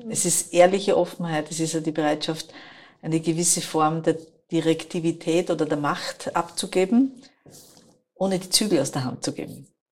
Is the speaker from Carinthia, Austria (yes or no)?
no; Styria, Austria